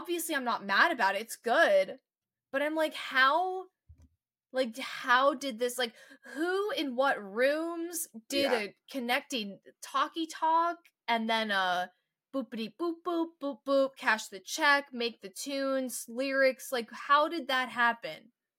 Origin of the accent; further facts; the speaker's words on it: United States; But as like an American, I was really excited.